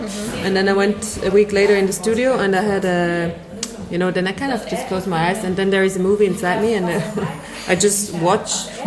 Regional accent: Palestine; And I was like, it's true, we come from Palestine.

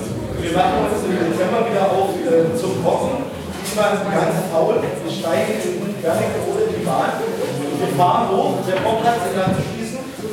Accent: Heide, Lower Saxony, Germany; Ja, ich komme aus Heide, zwischen Braunschweig und Hannover.

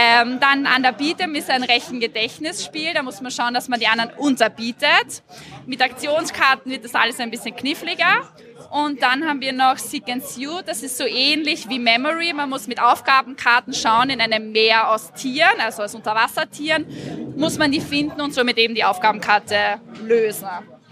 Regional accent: Wiener Neustadt, Lower Austria, Austria; Ja, genau, wir sind aus Wiener Neustadt nämlich, also aus Niederösterreich

